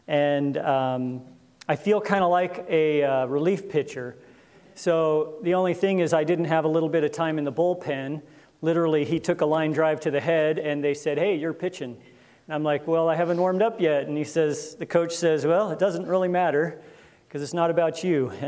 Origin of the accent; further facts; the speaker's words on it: Portland, Oregon, United States; now in Milwaukie, United States; I'm a native Portlander, born and raised in Portland, live in Milwaukee.